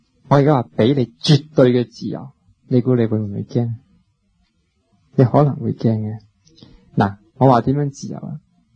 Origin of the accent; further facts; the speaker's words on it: China; 我哋孭住我哋系中国人嘅包袱